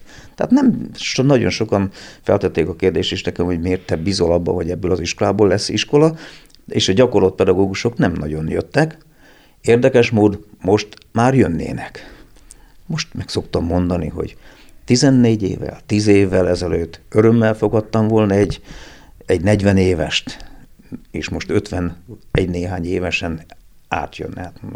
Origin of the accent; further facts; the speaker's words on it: Szabolcs-Szatmár-Bereg, Hungary; now in Hajdúböszörmény, Hungary; Én Szabolcsból származom, a feleségem tőzsgyökeres hajdúböszörményi, én úgy szoktam viccesen mondani, hogy én ide jöttem férjhez.